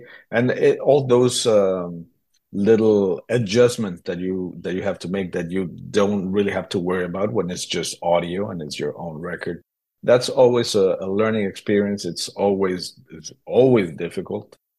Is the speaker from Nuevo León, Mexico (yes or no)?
no; Mexico City, Mexico; when I was growing up in Mexico City